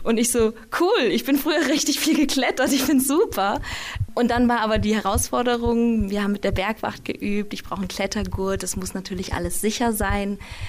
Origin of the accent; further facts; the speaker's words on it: Nuremberg, Bavaria, Germany; born there; now in Berlin, Germany; Ich bin Schauspielerin, Sängerin, geboren in Nürnberg und lebend aktuell in Berlin und Hamburg